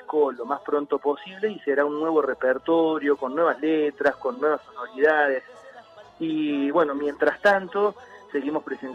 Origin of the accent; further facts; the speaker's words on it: Córdoba, Argentina; born there; desde una zamba, porque nací en Córdoba